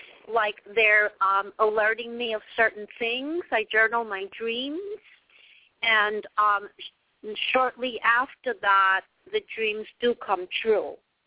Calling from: Florida, United States; I'm calling from Florida, and thank you for accepting my call.

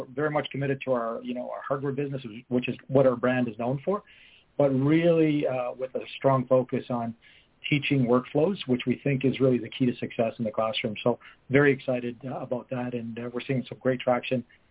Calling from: Calgary, Alberta, Canada; I'm calling from Calgary, Alberta

